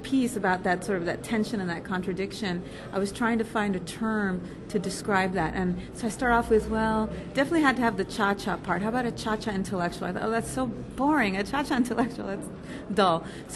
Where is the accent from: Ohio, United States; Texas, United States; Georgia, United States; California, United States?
California, United States; Los Angeles; I'm a Chicana born and raised in Los Angeles.